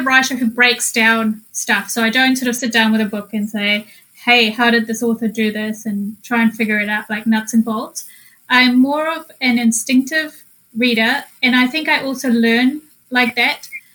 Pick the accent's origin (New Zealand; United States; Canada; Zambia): New Zealand; also born or lived in Fiji; And and so I was born in Fiji, and it's a tiny dot of an island in the Pacific. And I grew up in New Zealand